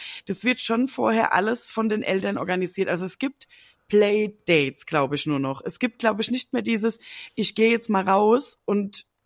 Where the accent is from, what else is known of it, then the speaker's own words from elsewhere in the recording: Mömlingen, Bavaria, Germany; Das ist schon doppelt so groß, glaube ich, wie mein Heimatdorf, wo ich aufgewachsen bin, ne?